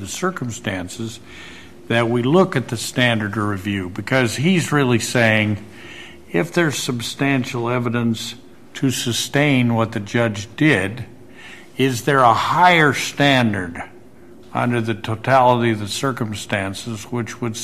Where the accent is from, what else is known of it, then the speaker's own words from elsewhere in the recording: Idaho, United States; and I'm from Idaho, so I don't even know how to say this